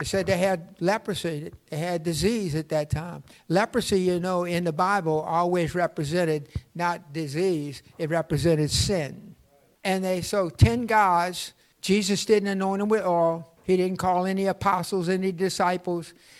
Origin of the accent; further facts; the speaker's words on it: Algiers, Louisiana, United States; I'm from Algiers, Louisiana.